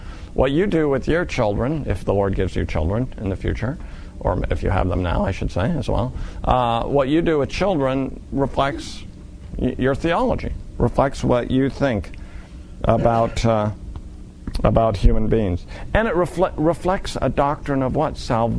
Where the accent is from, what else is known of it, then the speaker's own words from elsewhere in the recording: Oregon, United States; And we're from Oregon, so it was a pouring down rain day, which in Oregon is kind of common.